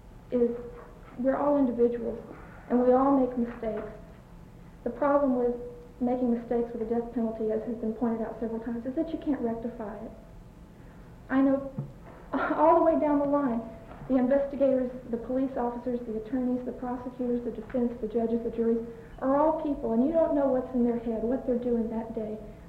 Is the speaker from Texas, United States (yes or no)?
yes; Texas, United States; I grew up in Texas. I lived there a long time. And I have a little bit of familiarity with that Texas law.